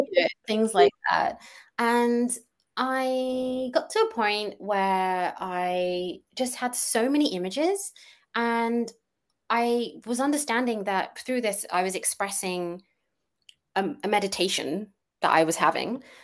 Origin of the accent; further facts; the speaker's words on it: London, United Kingdom; Well, growing up in London, I think nothing really changed that much.